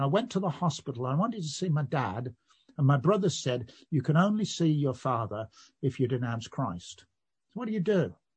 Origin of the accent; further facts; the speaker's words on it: United Kingdom; I'm a British citizen